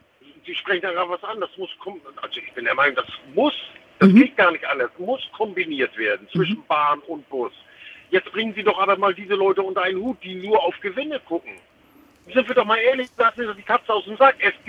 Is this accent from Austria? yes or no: no; East Germany, Germany; ich bin in der DDR aufgewachsen